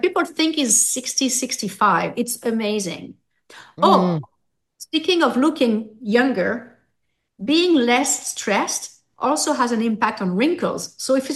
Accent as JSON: {"language": "English", "region": "Corsica", "country": "France", "second_language": "English", "said": "We're from Corsica. We like to, we get angry, and our nervous system is pretty much overactivated constantly."}